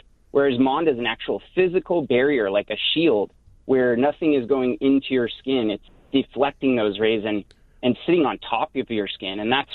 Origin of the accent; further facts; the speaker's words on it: California, United States; we're from Southern California. We're surfers, and being out in the sun is part of our everyday life.